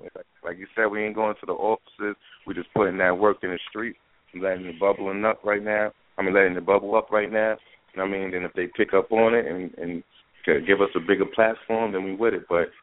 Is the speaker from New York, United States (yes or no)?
yes; Harlem, New York, United States; But, yeah, man, I'm from Harlem, you know.